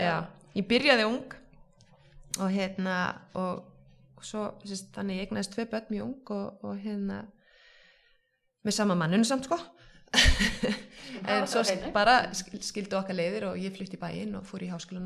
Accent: Sauðárkrókur, Northwestern Region, Iceland; Herðu, ég fætt og uppalinn á Sauðárkróki.

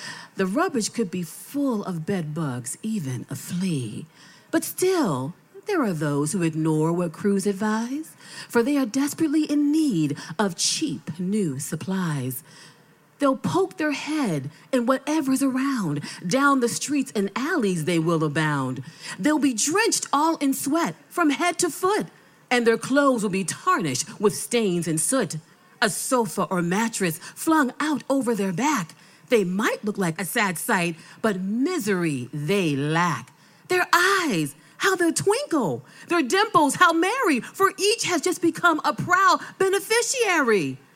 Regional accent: Boston, Massachusetts, United States; Well, I am a Boston resident, and I'm so happy to be here. And I grew up in Boston. I am a dot girl.

